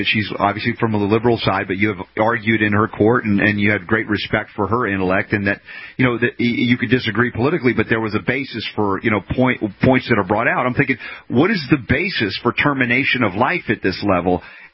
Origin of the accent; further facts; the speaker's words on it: the South, United States; also born or lived in North; You know, in the South, which where I grew up, you know, I was born in the North.